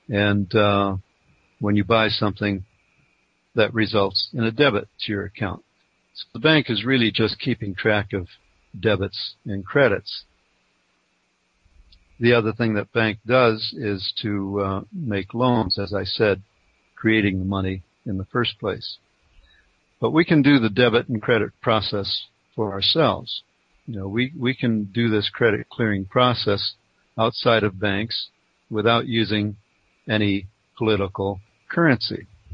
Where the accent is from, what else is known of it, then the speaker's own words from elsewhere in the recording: Tucson, Arizona, United States; a trade exchange in my hometown of Tucson